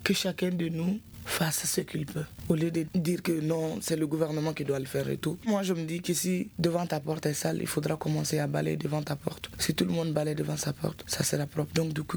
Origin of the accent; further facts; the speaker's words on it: Ségou, Mali; born there; Je suis né à Ségou, donc c'est facile pour moi.